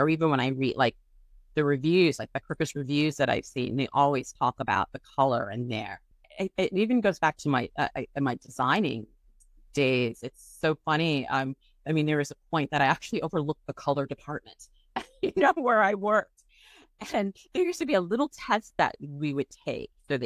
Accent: Washington, District of Columbia, United States; also born or lived in New York City; I grew up in Washington, D.C. and in New York City a long time, so I know what a winter wonderland is like.

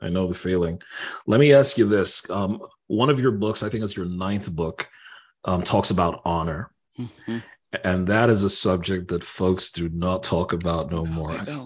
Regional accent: Nigeria; now in United States; I mean, I'm Nigerian, I'm African, and we're a very religious society.

